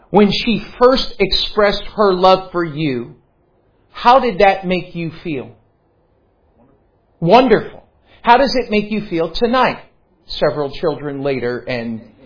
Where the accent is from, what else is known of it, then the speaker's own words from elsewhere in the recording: New York, United States; born there; I was born in New York